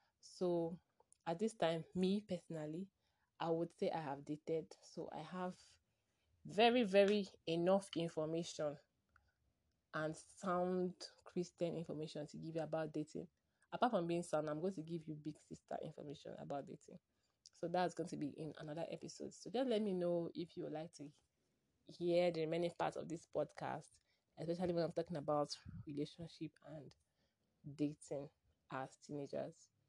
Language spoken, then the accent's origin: English; Port Harcourt, Rivers, Nigeria; where I grew up in Port Harcourt, River State, Nigeria.